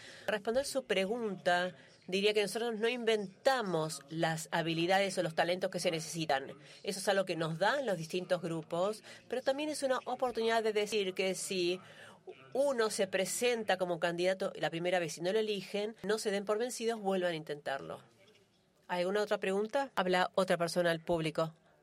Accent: Mexico; de México.

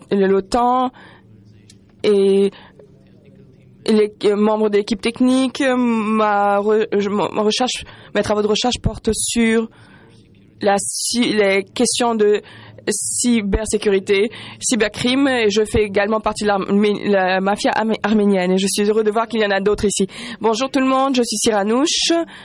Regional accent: Pakistan; French is a second language; Je suis du Pakistan, boursier de Pakistan.

